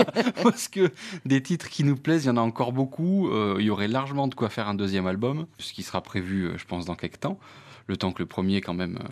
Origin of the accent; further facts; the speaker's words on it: Auvergne-Rhône-Alpes, France; now in Saint-Étienne, France; moi, j'habite à Saint-Étienne, même si je suis originaire de Haute-Loire.